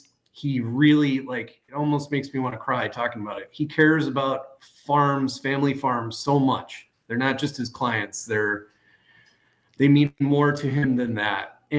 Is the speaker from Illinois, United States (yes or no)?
no; Eau Claire, Wisconsin, United States; It's not just that I grew up in Eau Claire or that my wife grew up in Eau Claire.